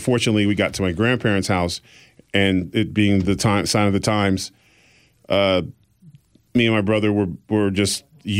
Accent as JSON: {"language": "English", "town": "Exeter", "region": "New Hampshire", "country": "United States", "tie": "born there", "said": "And I was born in Exeter, New Hampshire"}